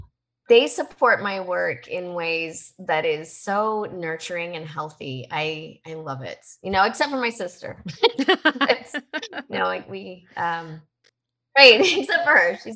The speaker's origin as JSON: {"language": "English", "region": "Colorado", "country": "United States", "tie": "born there", "lives_now": "Savannah, United States", "said": "I was born in Colorado."}